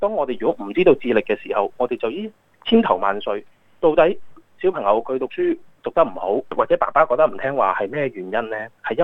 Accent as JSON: {"language": "Cantonese", "country": "China", "said": "譬如話我是中國人"}